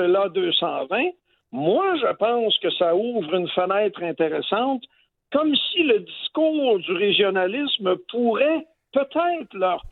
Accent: Canada; chez nous, au Canada

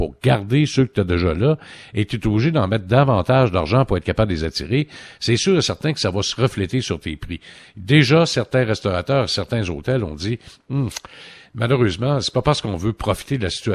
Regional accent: Quebec, Canada; alors que chez nous, au Québec, ben ce qui nous a aidé, c'est qu'on déconfine.

